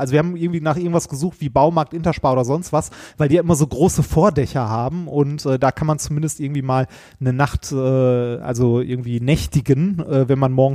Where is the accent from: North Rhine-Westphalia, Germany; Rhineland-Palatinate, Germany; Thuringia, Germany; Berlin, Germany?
North Rhine-Westphalia, Germany; Essen; born or raised there